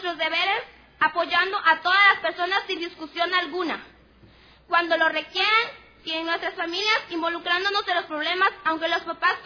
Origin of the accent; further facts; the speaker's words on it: Mexico; first language Nahuatl; Spanish is a second language; participar a nombre de las niñas, niños y adolescentes en mi lengua materna, que es el náhuatl